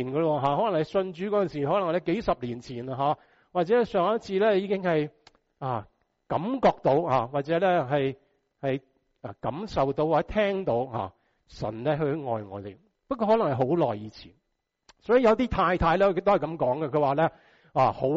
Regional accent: China; 其实我们中国人都有这样的讲法啦

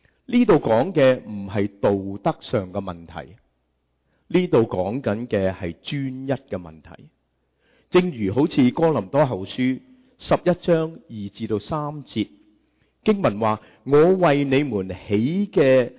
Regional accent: Guangdong, China; 我们广东人说什么？一脚踏两船，是吧？

